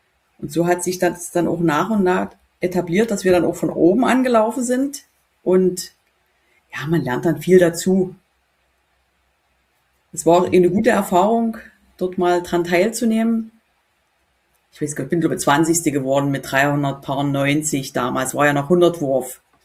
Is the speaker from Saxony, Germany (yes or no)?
yes; Bautzen, Saxony, Germany; Bautzen direkt und bin dort im Kegelheim halt groß geworden